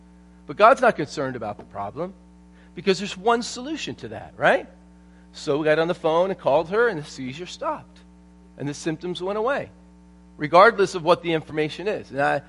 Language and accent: English; New England, United States; I'm from New England, so I'm used to people being kind of really stoic.